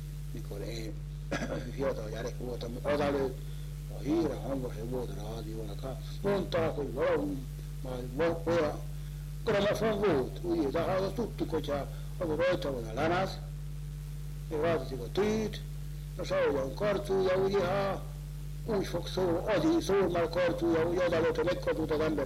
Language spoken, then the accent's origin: Hungarian; Hungary; itt születtem ebbe a faluba, és hát a úgynevezett Szorosi úti kis házba, hát bizony én is fölcsöpörödtem